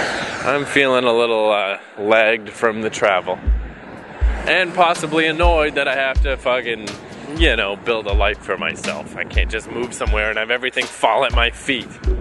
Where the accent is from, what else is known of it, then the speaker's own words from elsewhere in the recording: Fredericton, New Brunswick, Canada; how much I fucking hated our radio stations when I was growing up in Fredericton.